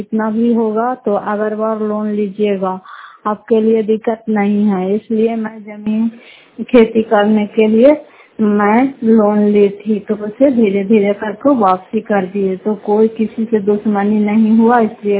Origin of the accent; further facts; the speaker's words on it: Fatehpur, Bihar, India; घर फतेहपुर, पंचायत मकरौता, जिला नालंदा, कराचकरा ब्लॉक की निवासी हूँ।